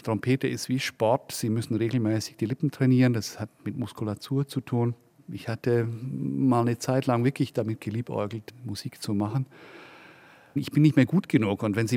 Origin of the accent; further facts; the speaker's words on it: Wollerau, Schwyz, Switzerland; Im Verband in Wollerau, wo ich aufgewachsen bin, heute eine der reichsten Gemeinden, weil dort viele Ausländer ihr Zweitwohnheim betreiben, um Steuern zu sparen, da gehörten wir nicht dazu. Als Protestanten waren wir da ausgeschlossen.